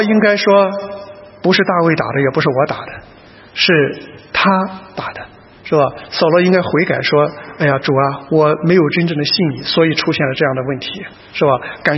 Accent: China; now in Australia; 所以我们从中国移民到澳洲来。

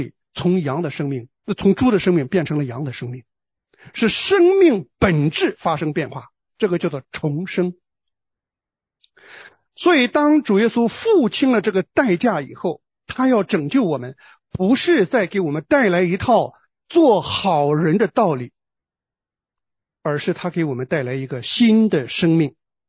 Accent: China; now in Australia; 当我们从中国移民到澳洲来的时候

